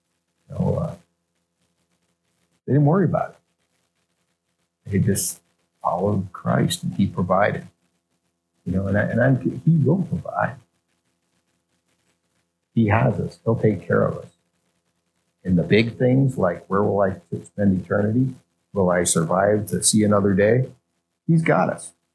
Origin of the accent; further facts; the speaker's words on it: Pennsylvania, United States; I grew up here in Pennsylvania.